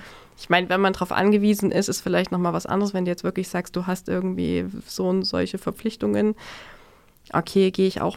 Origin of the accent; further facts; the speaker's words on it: Gera, Thuringia, Germany; Also ich komme ja aus Gera ursprünglich, da laufen schon viele Sachen anders und nicht so intensiv.